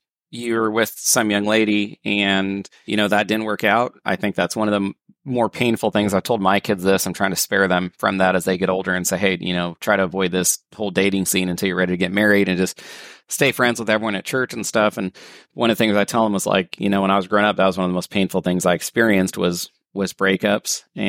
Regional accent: California, United States; And so yeah, Katie and I grew up in Northern California together.

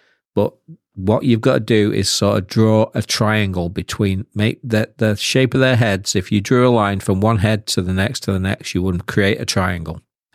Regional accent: United Kingdom; I was from Britain

